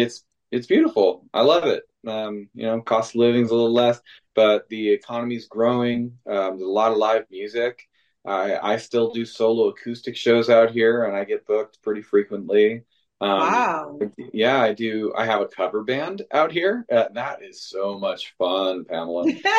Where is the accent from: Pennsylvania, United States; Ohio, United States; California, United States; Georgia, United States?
California, United States; Milpitas; I grew up in Milpitas, the little northern border city of San Jose.